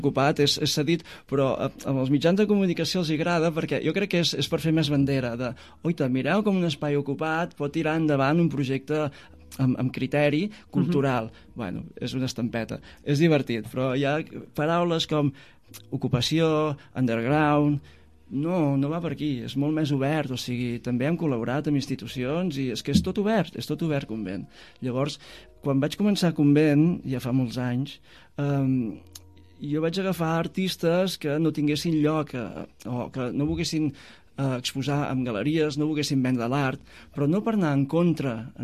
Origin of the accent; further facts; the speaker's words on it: Cal Rosal, Catalonia, Spain; quan jo sóc de Cal Rosal, on hi ha el convent, fa 28 anys que vaig començar el projecte, però és que jo estudiava allà